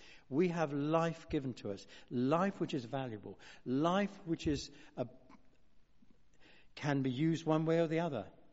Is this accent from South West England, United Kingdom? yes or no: yes; South West England, United Kingdom; I was brought up in the West Country, and so I can pick up their accent